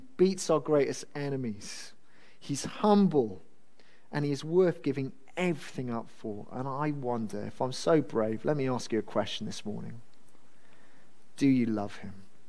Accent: Wales, United Kingdom; And as a Brit, as a Welshman, I find it a bit uncomfortable.

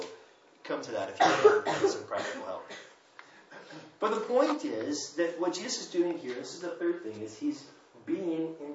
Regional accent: United States; maybe I get away with this because I'm American, so people expect me to ask rude questions.

